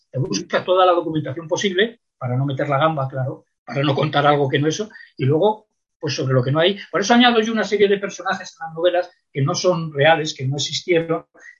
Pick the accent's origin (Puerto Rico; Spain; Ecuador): Spain; Salamanca, Castile and León; yo soy de Salamanca